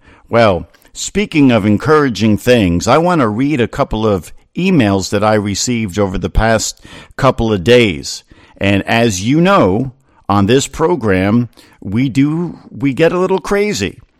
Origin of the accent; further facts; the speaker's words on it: New Jersey, United States; I received this email today from a woman in New Jersey, my home state